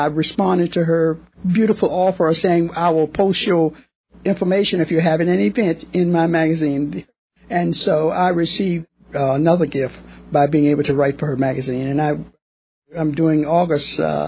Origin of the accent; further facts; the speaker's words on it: Goochland, Virginia, United States; Well, I like to say I'm from Goochland. I was born and raised in Goochland, so I'm a real Virginian, if you understand. I am a real Virginian